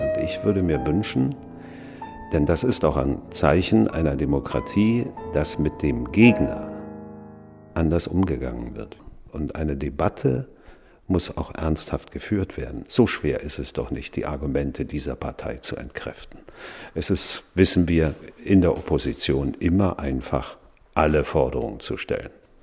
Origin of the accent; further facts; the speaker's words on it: Germany; moved away; Ich hatte auch damals wirklich das Gefühl, als ich ausgereist bin aus der DDR, ich reise von einem Land in ein anderes Land. Bin wirklich von der DDR in die Bundesrepublik gereist.